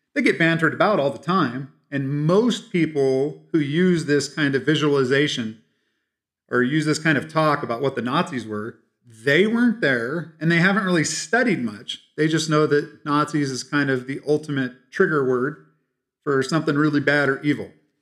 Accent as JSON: {"language": "English", "country": "United States", "said": "America, yeah, we're great. Glad I'm American."}